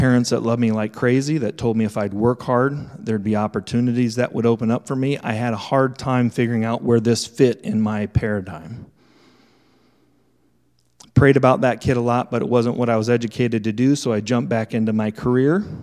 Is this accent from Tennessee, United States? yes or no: no; West Des Moines, Iowa, United States; So growing up in West Des Moines, I was sheltered from a lot of what goes on even in our own backyard.